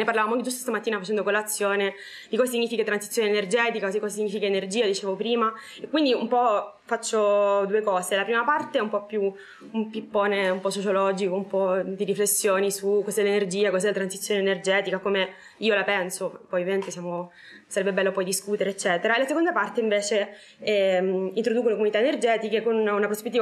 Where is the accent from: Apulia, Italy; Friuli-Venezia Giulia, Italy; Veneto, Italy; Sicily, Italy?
Sicily, Italy; Catania; now in Bologna, Italy; vengo da Catania, ma vivo a Bologna da un po'